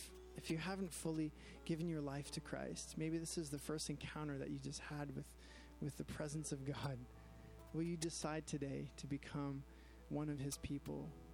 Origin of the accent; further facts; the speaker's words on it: Toronto, Ontario, Canada; I grew up in Toronto